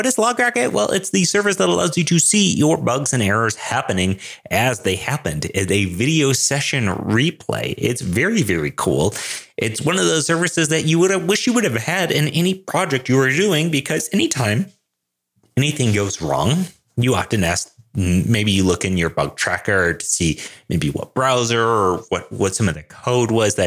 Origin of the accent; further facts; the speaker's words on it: Denver, Colorado, United States; I'm a developer from Denver, Colorado.